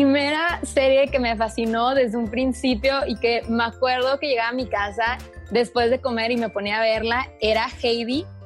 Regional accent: Torreón, Coahuila, Mexico; tengo 27 años, soy de Torreón, Coahuila

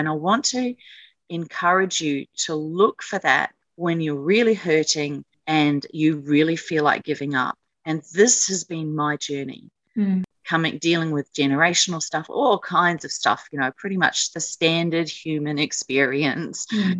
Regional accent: New Zealand; also born or lived in Australia; So as a very young child, my parents, first of all, we moved from Australia to New Zealand.

